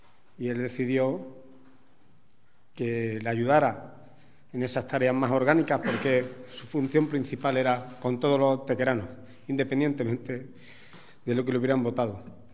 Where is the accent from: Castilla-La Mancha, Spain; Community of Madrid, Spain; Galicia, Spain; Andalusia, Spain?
Andalusia, Spain; Antequera; Soy de Antequera, no sé si por octava o novena generación, no me he puesto a buscarlo, pero por ahí andará.